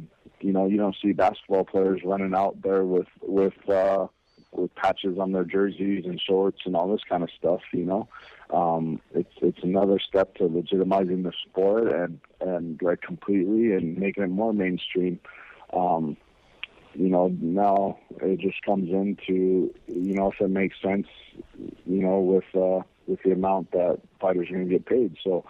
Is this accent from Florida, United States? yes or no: no; Hawaii, United States; We're Hawaiian, bro. I don't know about that ice skating.